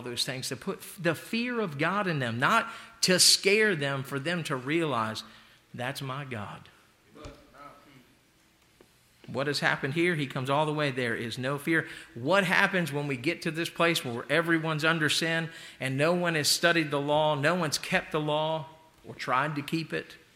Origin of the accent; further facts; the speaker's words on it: United States; and I'm an American, folks. I mean, I hope you understand, I love America